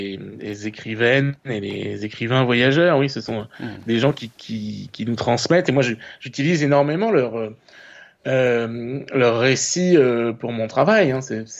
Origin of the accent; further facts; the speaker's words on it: Niort, Nouvelle-Aquitaine, France; moved away as an adult; j'ai grandi à Niort jusqu'à ce que j'ai 18 ans.